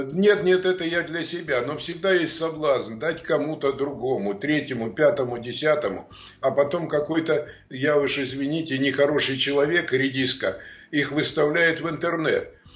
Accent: Altai Krai, Russia; born there; Я сам родился в деревне, в Алтайском крае. Это в Сибири.

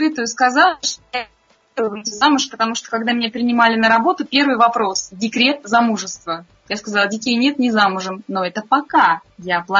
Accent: Voronezh, Voronezh Oblast, Russia; Я из Воронежа.

